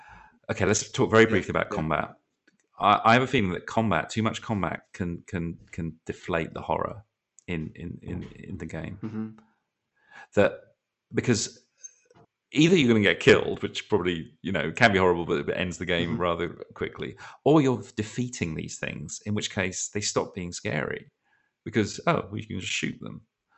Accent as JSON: {"language": "English", "country": "United Kingdom", "said": "We're British."}